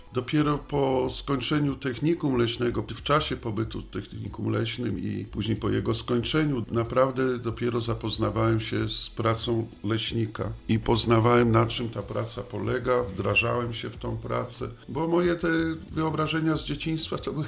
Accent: Kraków, Lesser Poland, Poland; jako że pochodzę z Krakowa i nad wyborem tego zawodu zadecydowało chyba najbardziej miejsce, gdzie spędziłem dzieciństwo. Podgórze położone na wzgórzach Krzemionki u podnóża Kopca Krakusa.

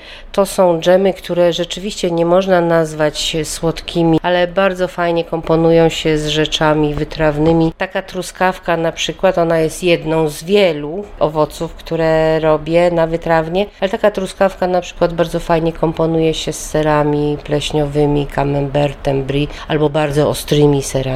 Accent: Gogolin, Opole Voivodeship, Poland; jestem z Gogolina.

